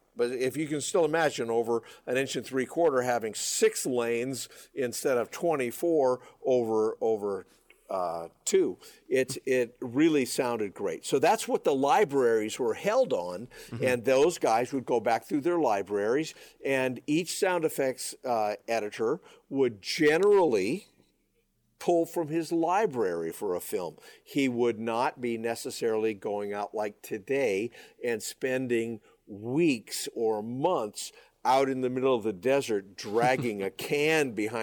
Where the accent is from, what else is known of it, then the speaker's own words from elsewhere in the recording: Cedar Rapids, Iowa, United States; now in Los Angeles, United States; I grew up in Cedar Rapids, Iowa.